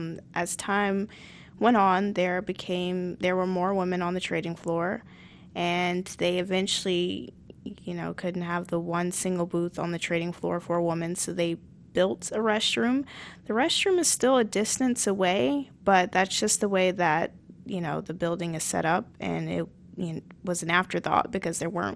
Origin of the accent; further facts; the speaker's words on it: the South, United States; When I first started, I'm from the South, so I definitely have that Southern personality and often nice.